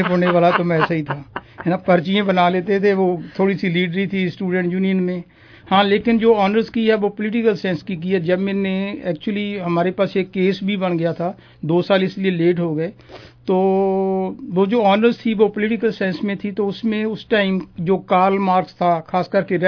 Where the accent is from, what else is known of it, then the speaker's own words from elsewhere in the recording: Barnala, Punjab, India; I belong to Barnala, वो अब district है